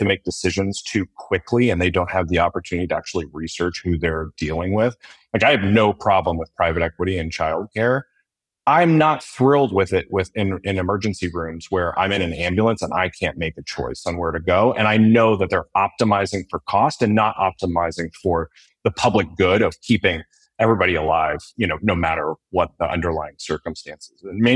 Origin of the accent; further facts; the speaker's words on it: Encinitas, California, United States; I grew up in Encinitas.